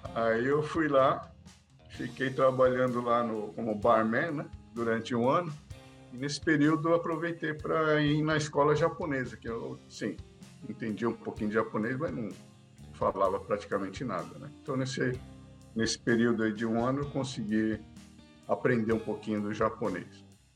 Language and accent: Portuguese; Suzano, São Paulo, Brazil; born there; É, nasci em Suzano, né?